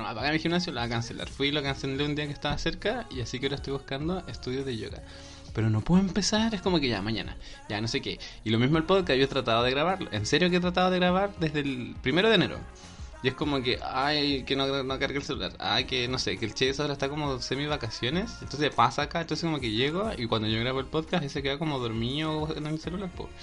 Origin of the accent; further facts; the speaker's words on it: Chile; yo estaba como muy chileno